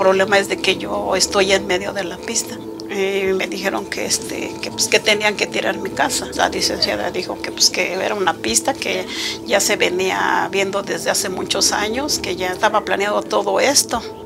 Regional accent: San Salvador Atenco, State of Mexico, Mexico; soy originaria de San Salvador, Atenco.

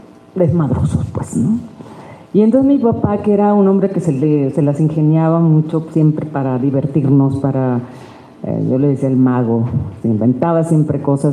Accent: La Paz, Baja California Sur, Mexico; Yo vengo de La Paz, Baja California Sur, soy una orgullosa norteña del sur, hija de don Amado y de doña Amelia, con 9 hermanos

